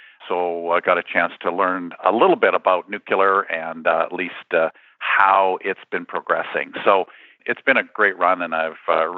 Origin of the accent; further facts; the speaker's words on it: Saskatchewan, Canada; moved away as an adult; now in Alberta, Canada; born and raised in Saskatchewan, migrated in the mid-80s to Alberta.